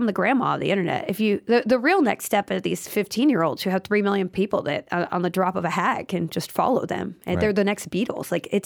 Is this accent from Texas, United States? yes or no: yes; Austin, Texas, United States; My hometown would be Austin.